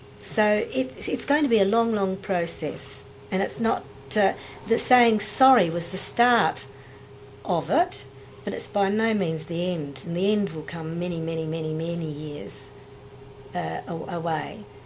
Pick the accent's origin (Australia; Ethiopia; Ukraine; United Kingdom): Australia; Nullarbor Plain; I come from Australia. I actually grew up on the edge of the Nullarbor Plain, on the edge of the desert, which is midway between Western Australia and South Australia.